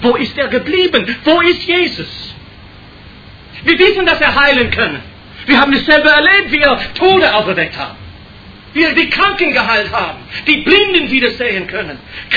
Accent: United States; German is a second language; Und ich glaube, als Amerikaner, also die Ferne hat nichts damit zu tun

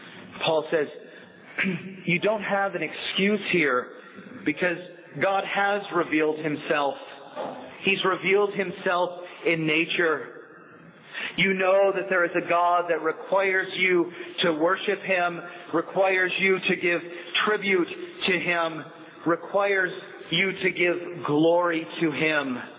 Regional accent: Pennsylvania, United States; Now I grew up in Northwest Pennsylvania, and not far from my home there is a small Amish community.

